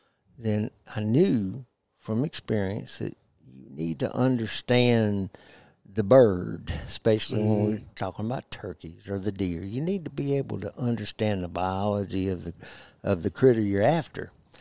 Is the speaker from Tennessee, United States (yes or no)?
no; New Orleans, Louisiana, United States; I grew up in New Orleans. I'm not from New Orleans, but that's where I grew up. Went to high school. We didn't have many turkeys down there, you know.